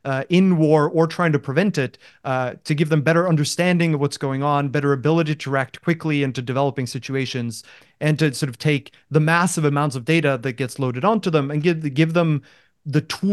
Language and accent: English; Norway; also born or lived in Australia / London / Boston; Norway and I am currently in Norway, but that's not been true for most of the period of time in between. So I grew up in Norway, and then I did my bachelor's degree in Australia near Brisbane. Then I moved to London to do my master's degree. Then I moved to Boston to do my PhD. And then I moved to Los Angeles